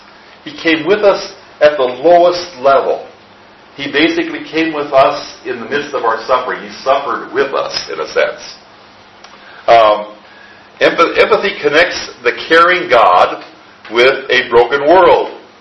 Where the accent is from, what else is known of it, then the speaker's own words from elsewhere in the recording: South Dakota, United States; Many of you know that I grew up in the Midwest. And when I look at old pictures of and I think I showed some of them a couple weeks ago, of where I grew up in South Dakota, where it's still snowing out there and blowing.